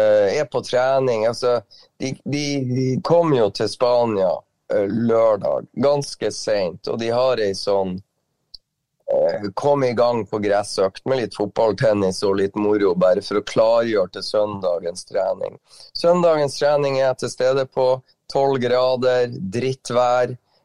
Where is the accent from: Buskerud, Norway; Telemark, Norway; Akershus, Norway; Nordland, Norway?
Nordland, Norway; Bodø; hjemme i Bodø når jeg kommer tilbake dit